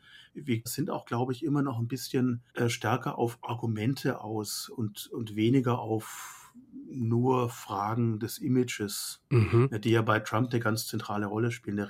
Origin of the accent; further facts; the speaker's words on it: Germany; Ganz subjektiv würde ich sagen, ne? Als Europäer, als Deutscher